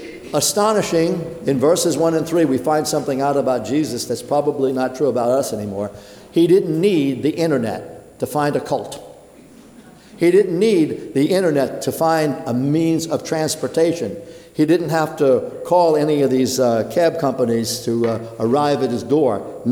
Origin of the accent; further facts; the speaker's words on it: Brooklyn, New York, United States; I knew that growing up in Brooklyn, where you could actually live. We lived in an apartment house. It was a pretty good sized apartment house on Flappish Avenue. We lived on the second floor.